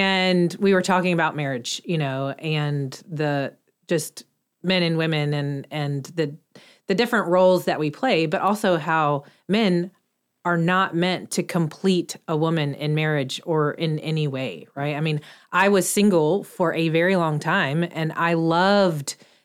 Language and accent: English; Charlotte, North Carolina, United States; I grew up near South Mech. So both my siblings went to South Mech, but Harding had a great IB program.